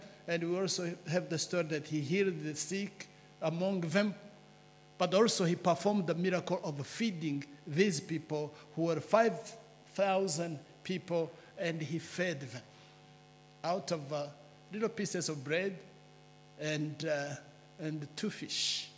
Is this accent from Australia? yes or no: no; Rwanda; As I said, I come from Rwanda, from an Anglican church, where we have about 1.2 million members in the Anglican church.